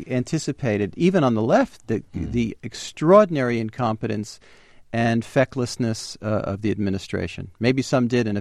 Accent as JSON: {"language": "English", "region": "New York", "country": "United States", "said": "As a New Yorker, I have to dissent on this."}